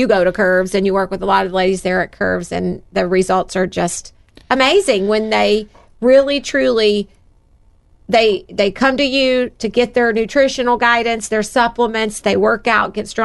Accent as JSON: {"language": "English", "region": "Alabama", "country": "United States", "said": "I'm from Alabama. Everybody drinks sweet tea."}